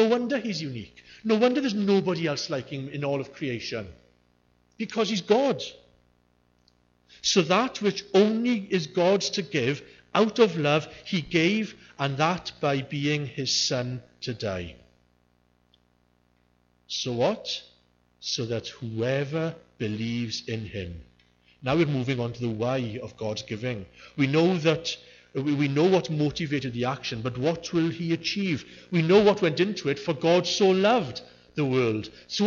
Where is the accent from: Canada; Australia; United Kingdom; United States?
United Kingdom; Yorkshire and the Humber; So I'm from Yorkshire. I was born in Yorkshire. I know I don't sound Yorkshire, but I was born in Yorkshire.